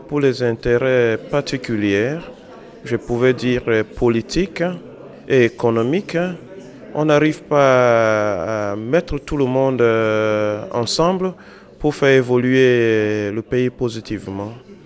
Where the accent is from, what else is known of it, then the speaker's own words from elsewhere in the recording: Benue, Nigeria; now in France; Je suis du Nigeria et de l'état de Benue. Ça, c'est le centre-est du pays, qu'on appelle le Middle Belt.